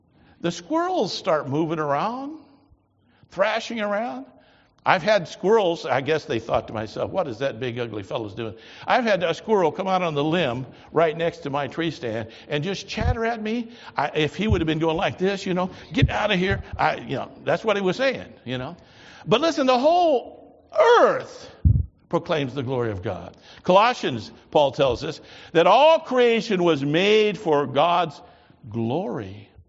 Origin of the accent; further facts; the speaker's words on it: United States; because I'm American, I have fetish about kings.